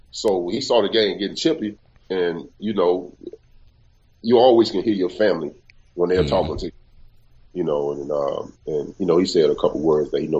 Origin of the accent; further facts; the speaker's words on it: Alabama, United States; And, you know, I'm from Alabama. I'm from the South.